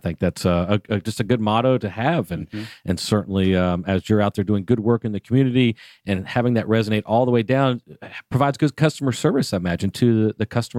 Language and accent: English; Sandy Springs, Georgia, United States; now in Alpharetta, United States; I'm born and raised in Sandy Springs. I currently live in Alpharetta, but I love the area